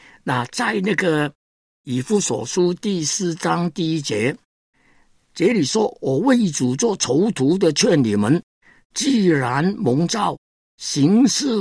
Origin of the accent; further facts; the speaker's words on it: Hong Kong; born there; 感谢神，我这个不配的人在香港出生